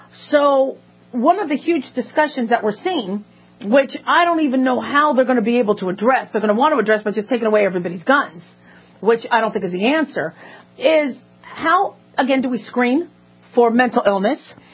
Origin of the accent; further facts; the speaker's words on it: Phoenix, Arizona, United States; I grew up in Phoenix, kind of know where that is.